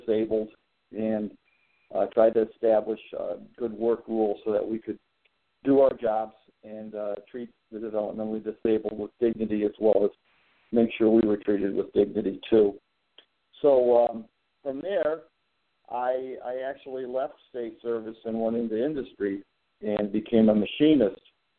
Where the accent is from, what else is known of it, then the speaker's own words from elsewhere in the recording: New York, United States; I grew up in New York State and ended up in Albany around 1974.